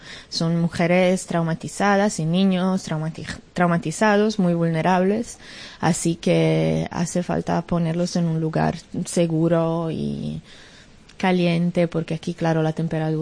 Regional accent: France; Spanish is a second language; Sí, soy francesa.

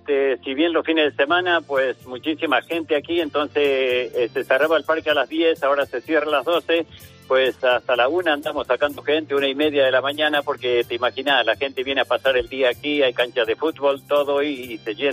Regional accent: Argentina; soy de Argentina

